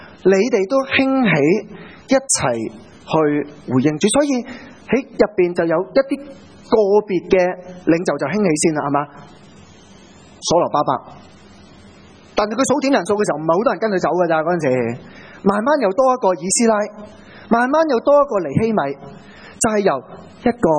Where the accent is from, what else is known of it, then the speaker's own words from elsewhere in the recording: China; 佢講到啲我哋中國人都會有嘅